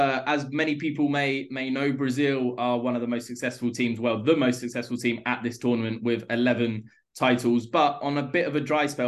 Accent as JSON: {"language": "English", "region": "England", "country": "United Kingdom", "said": "Speaking as an English guy, I feel"}